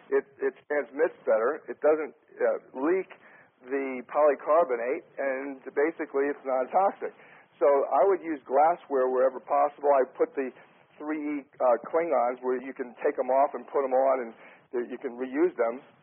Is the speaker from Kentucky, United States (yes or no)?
no; Philadelphia, Pennsylvania, United States; born there; I was born in Philadelphia.